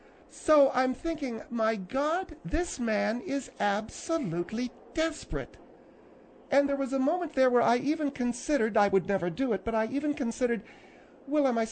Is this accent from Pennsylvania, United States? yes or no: yes; Harrisburg, Pennsylvania, United States; I come from Harrisburg, Pennsylvania.